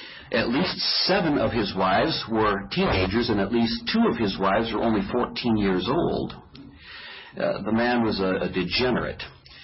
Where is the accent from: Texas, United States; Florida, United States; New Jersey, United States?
Texas, United States; San Antonio; And Texas is sort of my home stomping grounds. I grew up in San Antonio.